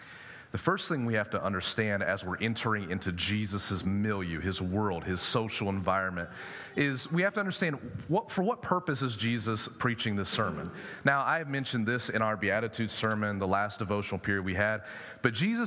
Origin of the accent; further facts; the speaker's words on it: Mobile, Alabama, United States; Like, I'm from Mobile, Alabama. We ate grits all the time. Waffle House was the place.